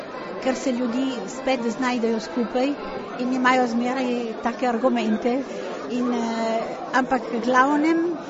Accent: Prosecco, Friuli-Venezia Giulia, Italy; moved away as an adult; now in Paris, France; Jaz prihajam blizu Trsta, z Proseka.

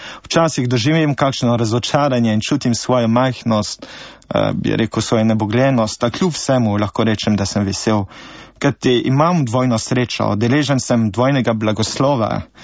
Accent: France; first language French; Slovenian is a second language; moved away as an adult; now in Slovenia; Po očetu sem Slovenec, po materi Francoz. Pač rodil sem se v Franciji, govoril francosko in tam sem se šolal, maturiral, študiral.

